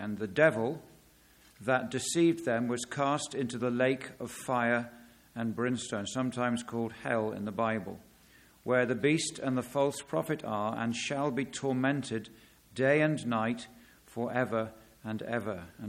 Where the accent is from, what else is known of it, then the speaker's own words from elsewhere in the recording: England, United Kingdom; I'm from England, just visiting here for the weekend.